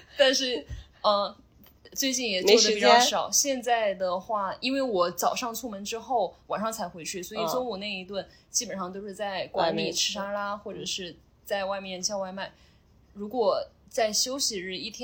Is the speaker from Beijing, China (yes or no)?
no; Sichuan, China; also born or lived in Chongqing; now in Zhuhai, China; 厦门之后来了珠海，然后去了上海，再回到了珠海。对，然后我老家是四川，所以基本上以前是在出来工作之前可能更多时间生活在重庆。